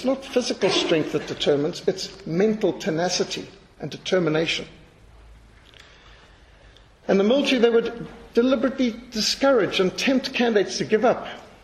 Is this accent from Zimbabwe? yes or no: yes; Zimbabwe; for all of us who had the privilege of growing up in Rhodesia.